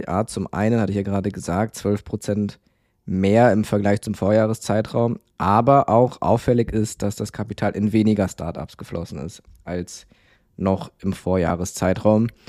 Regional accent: Lower Saxony, Germany; In Niedersachsen, wo ich herkomme

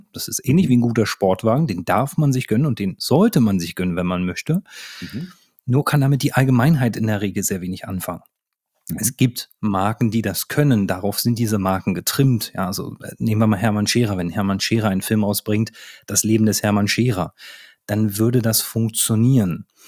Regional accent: Berlin, Germany; ich komme aus Berlin.

